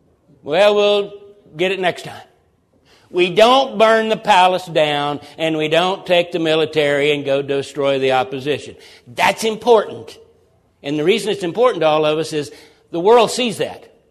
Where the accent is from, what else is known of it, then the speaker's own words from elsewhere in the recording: Texas, United States; Because it's like the joke that where I grew up in Texas